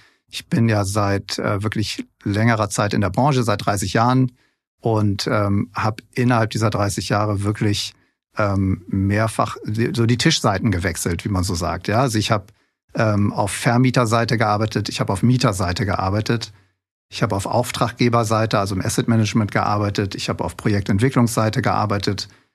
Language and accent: German; Hamburg, Germany; Hamburg ist meine Heimatstadt. Ich bin in Hamburg geboren, ich bin Hamburger.